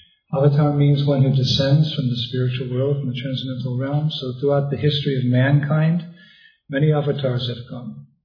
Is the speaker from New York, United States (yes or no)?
no; San Francisco, California, United States; Actually, I'm from California. I'm from San Francisco. It's very nice to come back home